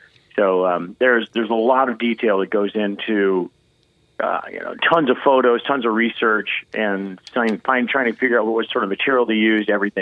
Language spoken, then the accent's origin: English; Seattle, Washington, United States; We hail from Seattle, Washington.